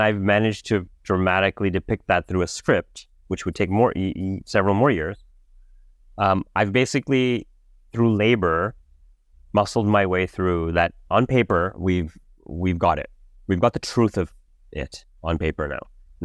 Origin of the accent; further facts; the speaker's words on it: Canada; as a Canadian, I feel I'm very lucky to be a Canadian